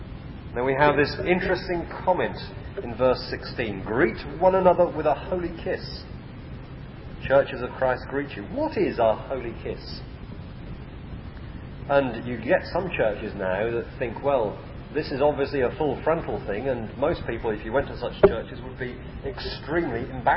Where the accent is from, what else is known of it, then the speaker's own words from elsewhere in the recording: England, United Kingdom; Of course, we're English, or in one or two exceptions, we're Welsh.